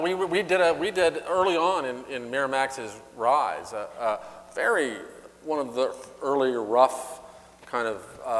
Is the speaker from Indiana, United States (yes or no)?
no; Nebraska, United States; and I'm from Southern Canada, Nebraska.